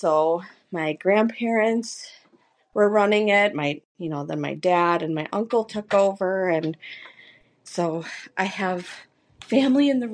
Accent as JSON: {"language": "English", "town": "Chicago", "region": "Illinois", "country": "United States", "lives_now": "Henderson, United States", "said": "I'm originally from Chicago. I met my husband just over 10 years ago."}